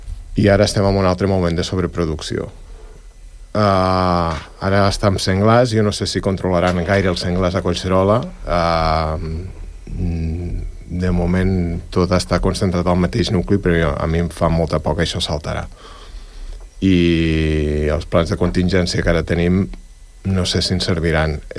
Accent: Almenar, Catalonia, Spain; Bueno, jo vinc d'Almenar. Almenar és un dels pobles amb més densitat de granges i més producció de porcí de Catalunya i d'Espanya.

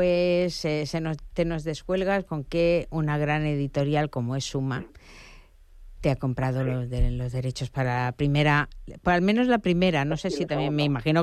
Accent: Bilbao, Basque Country, Spain; Soy de Bilbao. De Bilbao, pues vamos a hacerlo bien hecho.

